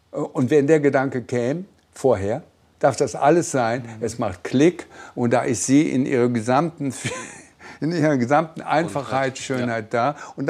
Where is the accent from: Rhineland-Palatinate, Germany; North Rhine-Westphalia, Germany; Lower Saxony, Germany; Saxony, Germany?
North Rhine-Westphalia, Germany; Cologne; Ich komme ja aus Köln.